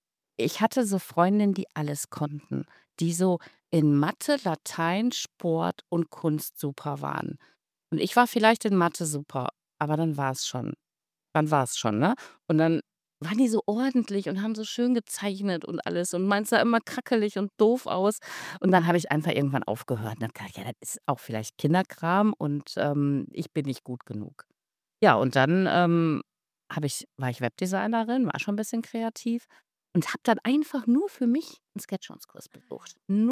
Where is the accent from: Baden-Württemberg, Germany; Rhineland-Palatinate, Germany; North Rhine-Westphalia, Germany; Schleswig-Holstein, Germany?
North Rhine-Westphalia, Germany; Schermbeck; Also ich bin nicht hier geboren. Da gab es, glaube ich, kein Krankenhaus mehr, als ich geboren bin. Aber ich bin hier aufgewachsen in Schermbeck und lebe tatsächlich nach wie vor hier eben am Rande des Ruhrgebiets im schönen Tor zum Münsterland